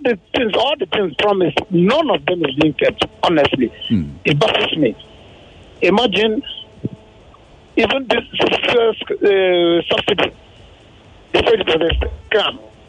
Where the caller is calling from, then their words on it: Ojo, Lagos, Nigeria; I'm calling from Afromedia, Ojo.